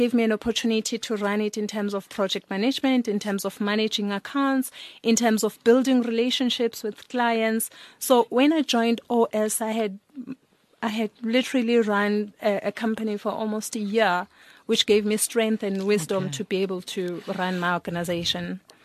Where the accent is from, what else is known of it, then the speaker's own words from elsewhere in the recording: Sebokeng, Gauteng, South Africa; also born or lived in Eastern Cape; My background is I was born in the Eastern Cape. I grew up at the Vaal Triangle in the township called Sebokeng.